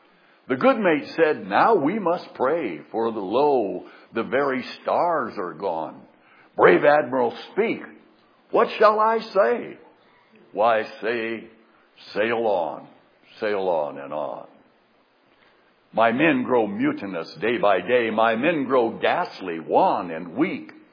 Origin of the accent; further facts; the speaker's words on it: South Dakota, United States; When I was a boy, which was a long time ago, many years ago, growing up in South Dakota, I attended a number of rural schools.